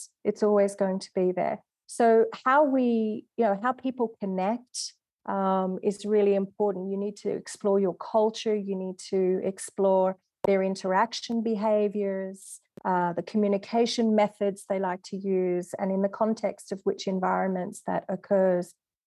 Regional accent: Australia; moved away as an adult; now in France; Okay, so I'm an Australian and I've been living in France for 9 years now.

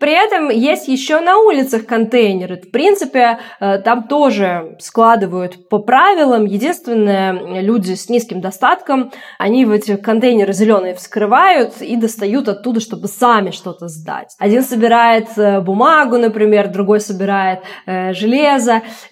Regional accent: Bryansk, Bryansk Oblast, Russia; now in Buenos Aires, Argentina; Я вообще из Брянска. Но так сложилась жизнь, что сейчас я живу в Буэнос-Айресе, в Аргентине, уже почти год. В одном из самых лучших районов Буэнос-Айреса, как я считаю, это район Палермо.

